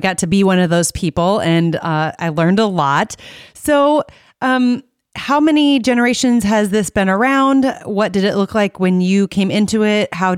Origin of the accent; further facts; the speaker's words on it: Iowa, United States; I'm from Iowa, and so my vision of maple syrup was probably those buckets still.